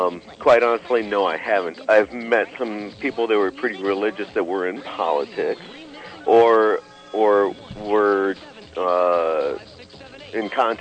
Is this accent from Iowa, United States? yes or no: no; Marquette, Michigan, United States; Yes, Kevin … I'm from Marquette, Michigan.